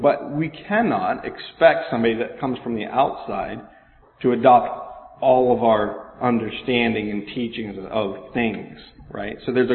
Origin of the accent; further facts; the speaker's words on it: Washington, United States; So I know when I grew up in Washington, they used to say the Lord's Prayer every Sunday for Sunday school